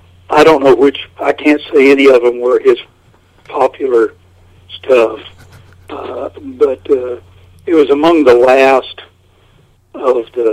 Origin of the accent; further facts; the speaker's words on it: Norman, Oklahoma, United States; When I was 14, I'm from Norman, Oklahoma, and when I was 14 years old and wanted to learn to play the guitar